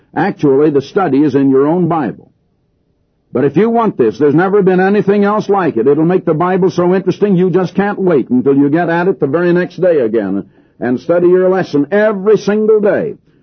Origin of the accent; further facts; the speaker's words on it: Des Moines, Iowa, United States; I was born and raised back in Des Moines, Iowa